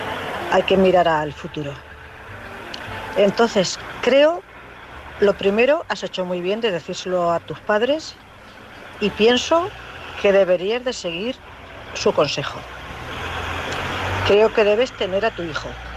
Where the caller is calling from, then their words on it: Cuenca, Castilla-La Mancha, Spain; de Cuenca.